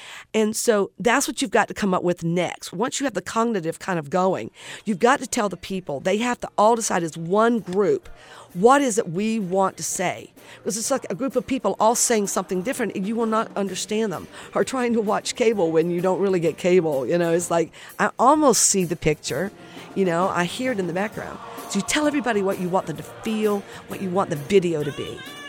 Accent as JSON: {"language": "English", "country": "United States", "said": "I'm American."}